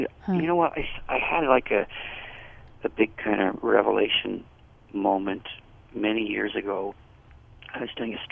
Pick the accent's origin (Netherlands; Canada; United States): Canada; Niagara Falls, Ontario; also born or lived in Prague; So I grew up in Canada, in mm-hmm. around Niagara Falls, Hamilton, Toronto areas.